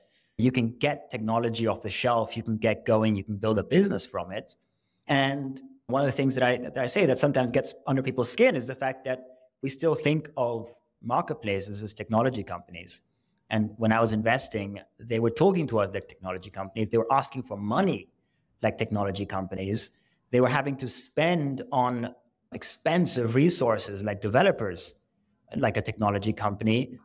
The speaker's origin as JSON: {"language": "English", "region": "New York", "country": "United States", "said": "which is really, as a New Yorker, really is the boonies for us."}